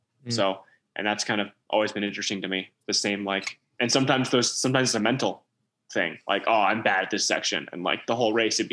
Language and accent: English; Pinckney, Michigan, United States; I grew up in Pinckney where Brian grew up.